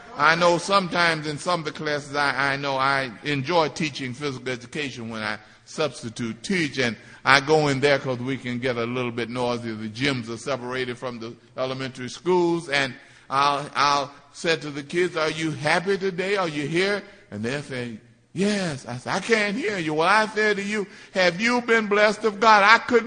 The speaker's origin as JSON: {"language": "English", "town": "Lexington", "region": "Kentucky", "country": "United States", "tie": "born or raised there", "said": "I was talking to my sister the other day back in my hometown of Lexington, Kentucky."}